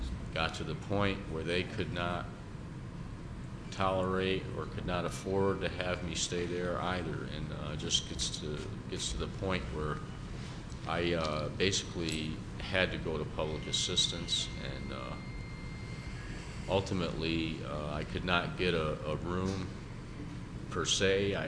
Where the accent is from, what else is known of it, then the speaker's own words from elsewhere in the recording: Saratoga Springs, New York, United States; I am from Saratoga Springs, and I got to the point where, after trying to be on my own, I have a family, I have three children, I'm divorced.